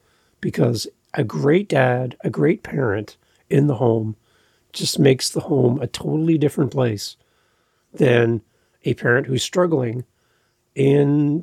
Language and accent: English; Canada; I'm a Canadian, and that's a Canadian website